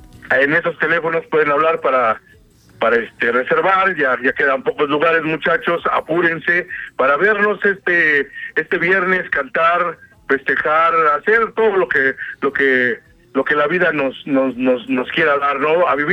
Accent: Mexico

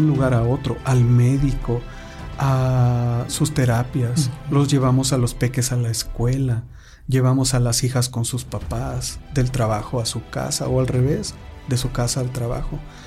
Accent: Santa Rosa 30, Morelos, Mexico; also born or lived in Zacatepec; Nací aquí en el estado de Morelos, en el municipio de Zacatepec.

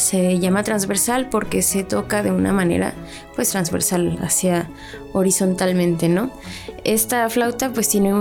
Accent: Monterrey, Nuevo León, Mexico; also born or lived in Ciudad Juárez / Cuernavaca; yo en ese momento vivía en Ciudad Juárez, Chihuahua. Yo soy de Monterrey, pero durante mi infancia estuve mudándome de ciudades, de estados, y llegué a Cuernavaca por el destino, por la cuestión laboral de mi papá.

